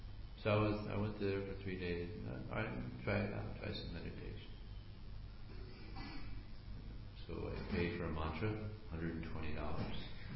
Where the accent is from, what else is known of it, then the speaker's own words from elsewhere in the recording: Los Angeles, California, United States; I grew up in Los Angeles, young, materialistic, militia, average, nonsense, rascal.